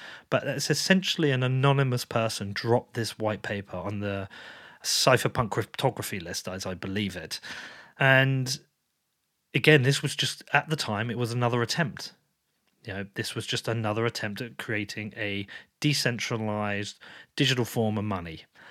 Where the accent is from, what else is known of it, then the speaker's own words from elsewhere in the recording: United Kingdom; because we're both British.